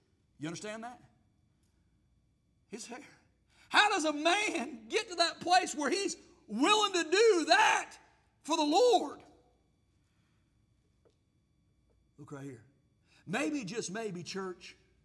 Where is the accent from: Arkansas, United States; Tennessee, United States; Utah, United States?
Arkansas, United States; I'm from Arkansas. I know about it. They got more rocks in Arkansas than they do soil.